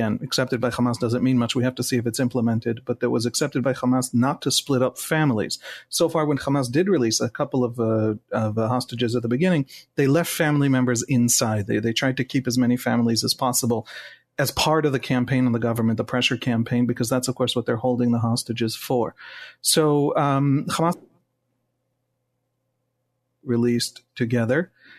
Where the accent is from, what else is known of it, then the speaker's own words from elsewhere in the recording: Jerusalem, Jerusalem District, Israel; English is a second language; also born or lived in United States; English is my second language, but I spent some childhood years, quite a few, in the United States. That's it. I'm born and raised in Jerusalem, served in the army